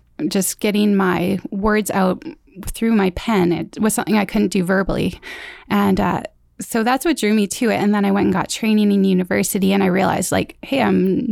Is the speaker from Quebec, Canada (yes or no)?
no; Mission, British Columbia, Canada; born there; I was born in Mission.